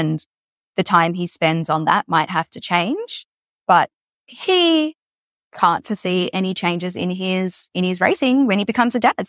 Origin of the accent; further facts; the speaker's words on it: Australia; And we know that. We're Australian. Of course we know that he's world champion material.